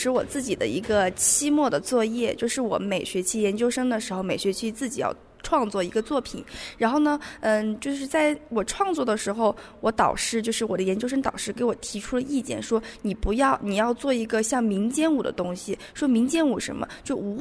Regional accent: Sichuan, China; 我是四川人，虽然我在北京念书，北京舞蹈学院读书

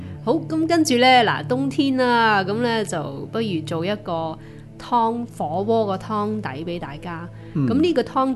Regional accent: Guangdong, China; 咁我家乡啦吓，啲四邑附近嘅人都食咸汤圆嘅。

